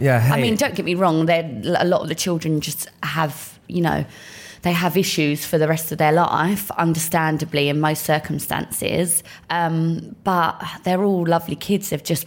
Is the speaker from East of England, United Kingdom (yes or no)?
yes; East of England, United Kingdom; also born or lived in Leytonstone, London; I am an Essex girl through and through.